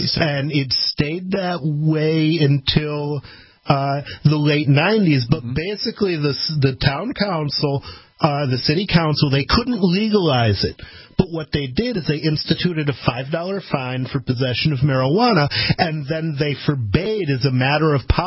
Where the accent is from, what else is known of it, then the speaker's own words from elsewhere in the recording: Ann Arbor, Michigan, United States; I grew up in Ann Arbor, Michigan